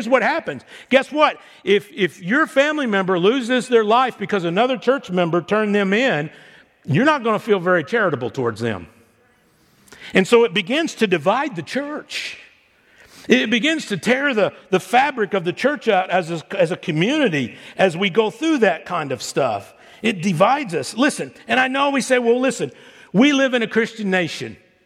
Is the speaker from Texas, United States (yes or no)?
yes; Texas, United States; And I'm from Texas, and for a long time I've embraced capital punishment